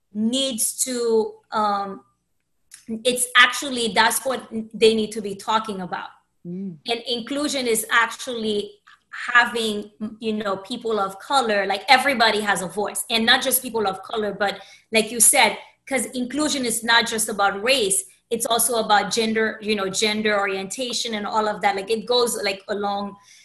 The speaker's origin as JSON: {"language": "English", "country": "Haiti", "said": "as you know, I'm from Haiti"}